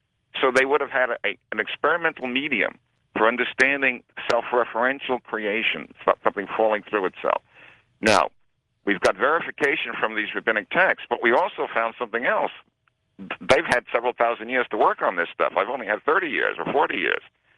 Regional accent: Brooklyn, New York, United States; I grew up in Brooklyn. I went to James Madison High School. I was on the math team.

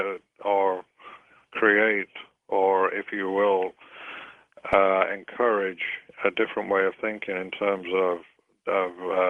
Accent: Manchester, North West England, United Kingdom; my ancestry is Irish. My grandparents were from Ireland, and I'm from Manchester, England.

